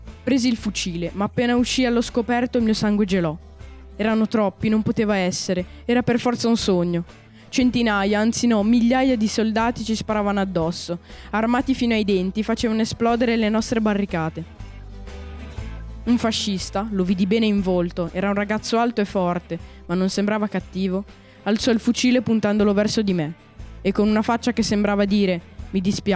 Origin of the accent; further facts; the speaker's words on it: Milan, Lombardy, Italy; born there; sono nato a Milano il 7 novembre 1923.